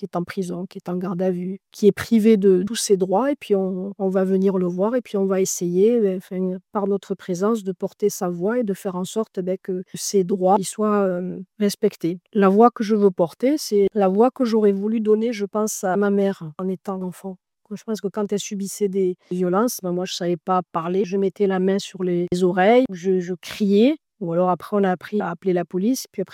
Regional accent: Albi, Occitanie, France; moi, je venais d'une petite ville d'Albi.

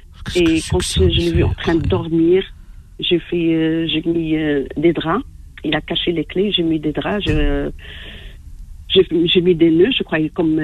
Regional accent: Oran, Oran Province, Algeria; Parce que ils sont de Bethna et moi je suis d'Oran.

